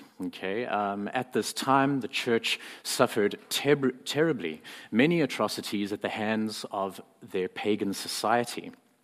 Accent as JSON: {"language": "English", "country": "South Africa", "said": "We are hoping to return to South Africa in a few years because I'm from South Africa. I have a bit of an accent"}